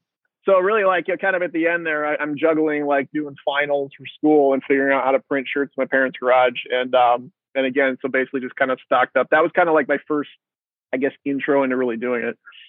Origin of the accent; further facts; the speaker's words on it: Glendale, Wisconsin, United States; I grew up in Glendale. So kind of the north side.